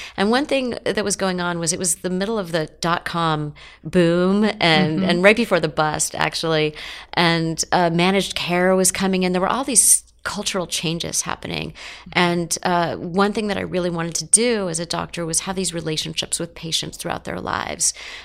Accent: Los Angeles, California, United States; I grew up in Los Angeles and not in a world where therapists were common. Even though that's how people think of Los Angeles today.

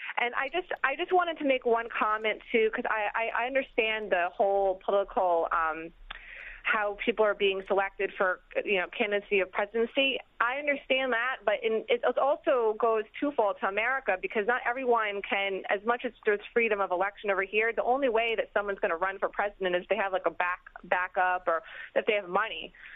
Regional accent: United States; I grew up in the States, but I'm 28 years old, and I've been to Iran several times.

